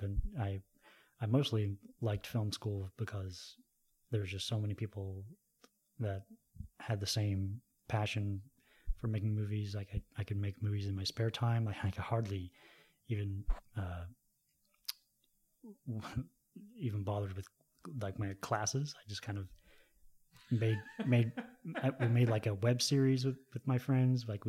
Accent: Chattanooga, Tennessee, United States; Well, I grew up in the South. I went to high school in Chattanooga, Tennessee. But my mom is from the mountains of West Virginia.

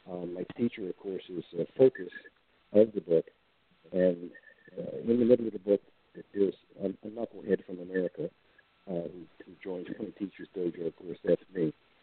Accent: New York City, New York, United States; Well, born and raised in New York City, born in 1945.

